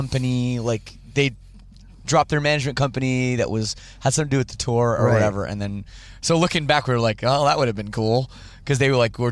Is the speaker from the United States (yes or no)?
no; Canada; I'm Canadian